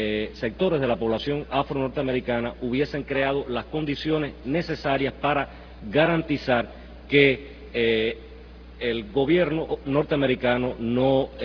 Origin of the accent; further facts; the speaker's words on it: Cuba; para transmitirle como cubano el agradecimiento por todo lo que realmente han hecho en su país